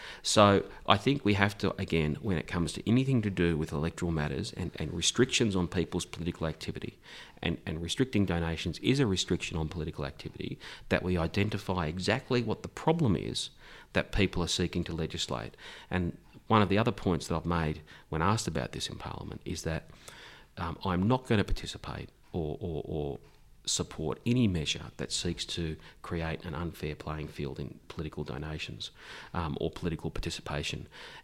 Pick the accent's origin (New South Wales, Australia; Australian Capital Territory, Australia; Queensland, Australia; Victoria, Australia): Victoria, Australia; in my home state of Victoria